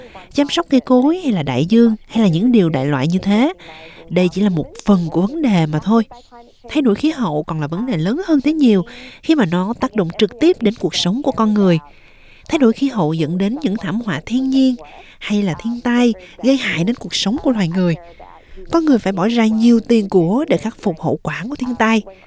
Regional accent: Australia; Khi mà nghe tôi trả lời là tôi đến từ Úc

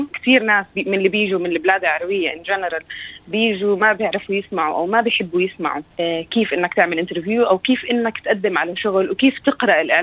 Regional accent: Jordan; أنا كنت خريجة جديد، أنا جاي من الأردن تقريبا ما عندي خبرة

